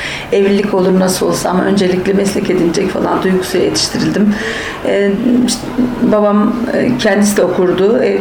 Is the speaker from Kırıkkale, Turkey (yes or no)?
yes; Kırıkkale, Turkey; 1965 doğumluyum. Kırıkkale doğumluyum.